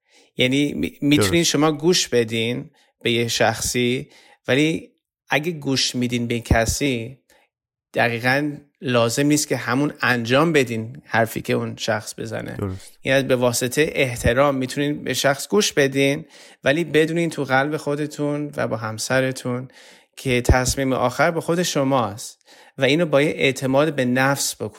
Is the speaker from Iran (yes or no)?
yes; Iran; ماها اصولا در یه شرایط هایی بزرگ میشیم که شاید پدر مادرمون خیلی ما رو بهمون راهنمایی نمی کنن که احساسمون رو ابراز کنیم.